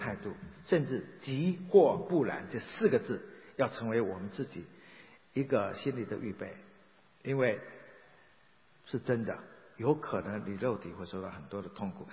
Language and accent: Chinese; China; now in United States